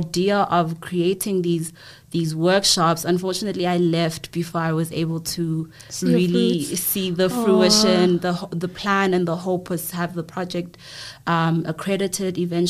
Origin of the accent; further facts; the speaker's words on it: KwaMashu, KwaZulu-Natal, South Africa; being raised in a very Western sort of setting, when originally I'm from Gwamashu